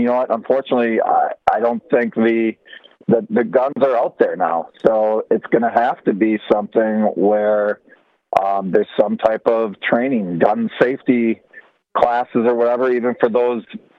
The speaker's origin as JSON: {"language": "English", "region": "Wisconsin", "country": "United States", "tie": "born or raised there", "said": "I remember, again, when I was growing up in Wisconsin in a small rural area, town of 2,000 people"}